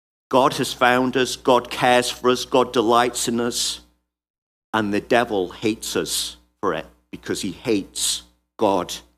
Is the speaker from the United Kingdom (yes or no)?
yes; England, United Kingdom; I'm from England. The most dangerous thing we have are field mice.